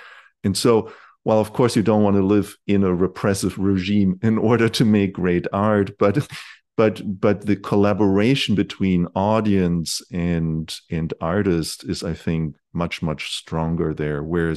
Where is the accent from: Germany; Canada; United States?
Germany; also born or lived in Berlin; Yeah, so I grew up in West Germany, but I lived in Berlin for a long time